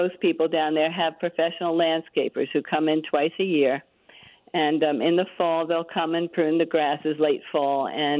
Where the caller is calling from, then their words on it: Hershey, Pennsylvania, United States; I am calling from Hershey, Pennsylvania.